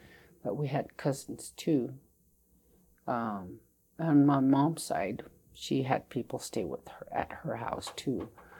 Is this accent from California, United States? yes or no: no; English Bay, Alaska, United States; born there; And my mom was born in Portlock. My dad was born in English Bay. I was born in English Bay also